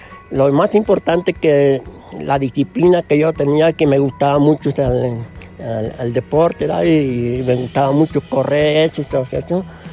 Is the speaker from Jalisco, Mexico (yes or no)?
yes; Arandas, Jalisco, Mexico; born there; porque yo nací en Arandas